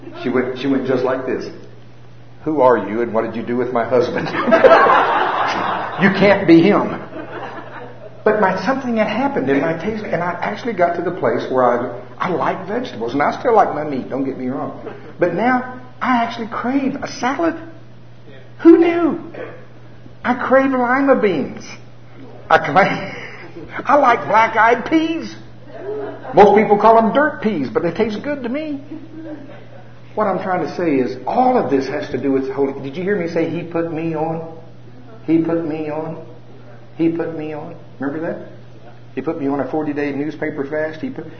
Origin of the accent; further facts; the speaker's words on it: Oklahoma, United States; I'm from Oklahoma.